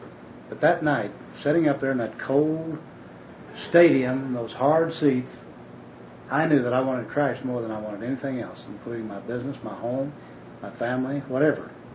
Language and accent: English; Oklahoma City, Oklahoma, United States; because you're from Oklahoma. That's where I'm from. My wife and I grew up in Oklahoma City.